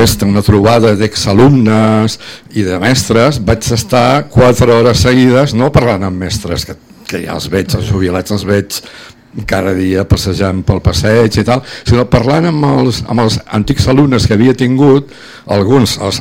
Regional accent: Balearic Islands, Spain; now in Catalonia, Spain; I vaig venir a Catalunya, perquè jo soc de Menorca, i vaig mentre estudiava a Sant Cugat

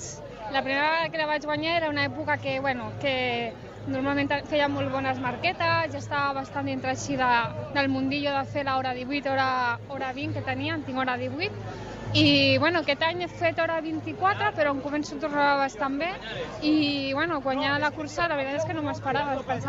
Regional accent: Sitges, Catalonia, Spain; com no, Sitges, pues, he fet primera, que, bueno, que personalment estic molt orgullosa perquè és del meu poble.

